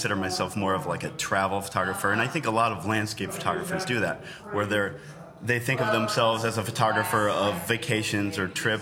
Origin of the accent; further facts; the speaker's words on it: Omaha, Nebraska, United States; which I grew up in Omaha, so I know Omaha pretty well